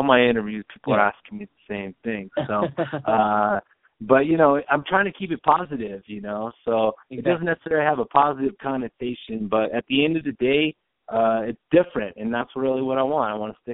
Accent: Denver, Colorado, United States; I mean, I grew up here in Denver and had a, you know, I grew up as, you know, an athlete playing soccer.

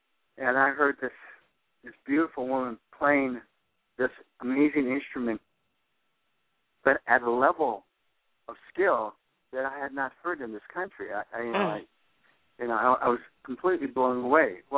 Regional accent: Los Angeles, California, United States; And then I was living in East L.A. I was born and raised in East L.A., which is the largest Hispanic community outside of Mexico City.

